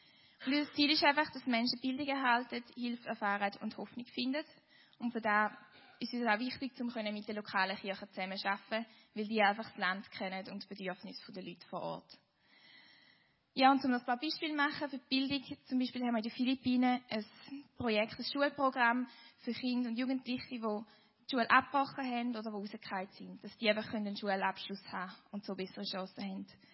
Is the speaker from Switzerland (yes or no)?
yes; Switzerland; Genau, ich komme aus der Schweiz.